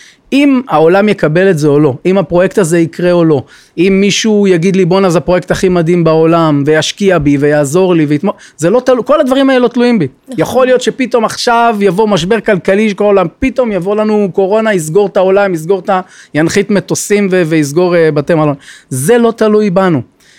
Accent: Jerusalem, Jerusalem District, Israel; also born or lived in Eilat / San Francisco; אז אני ילד ירושלמי, גדלתי בירושלים. אני נער אלתי, גדלתי באלת כנער, שזו הייתה חוויה מדהימה. וכבוגר, אני מהסיליקון ואלי, סן פרנסיסקו

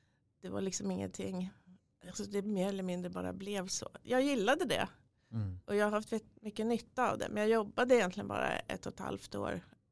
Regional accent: Nyköping, Södermanland, Sweden; när man kom från en mindre stad som jag är uppväxt i, Nyköping. Ja. Och den ligger tillräckligt långt men tillräckligt nära Stockholm för att vara lite i skuggan av storstaden.

